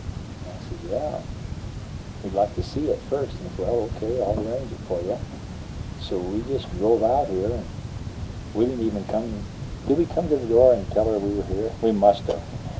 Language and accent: English; South Dakota, United States; And I grew up in the Black Hills where we had good water.